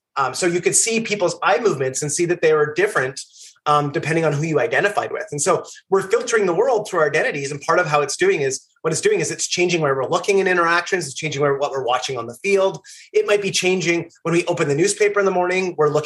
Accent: Canada; now in New York, United States; I'm also Canadian.

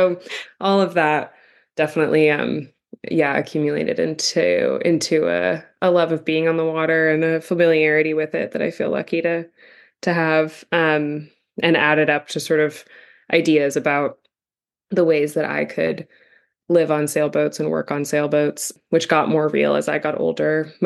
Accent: New York, United States; So I grew up on the Hudson River north of New York City, up in the Hudson Valley.

